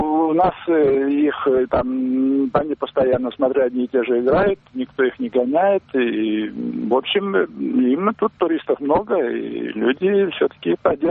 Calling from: Yaroslavl, Yaroslavl Oblast, Russia; Я из Ярославля звоню.

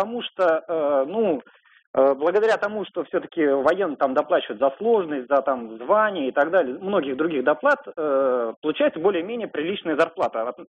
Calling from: Moscow, Russia; Я звоню из Москвы.

